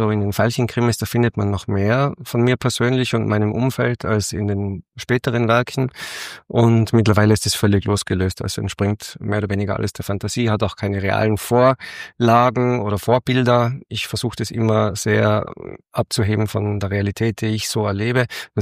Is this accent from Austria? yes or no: yes; Austria; eigentlich bin ich doch Österreicher